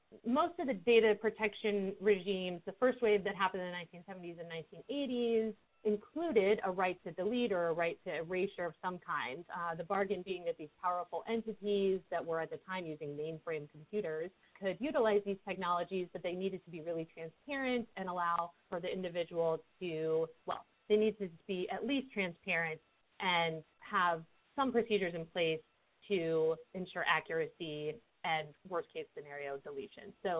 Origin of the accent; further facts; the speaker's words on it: United States; I, as an American, was not familiar with this when I started studying it